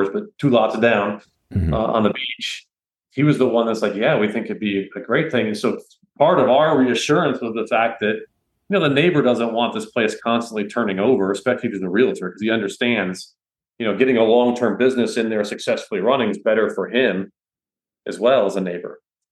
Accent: Atlanta, Georgia, United States; And we're from Atlanta, so we're used to kind of humidity.

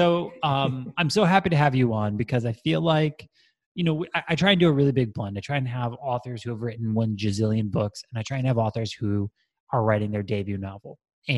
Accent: New York City, New York, United States; I kind of identify as an East Coaster, as a New Yorker.

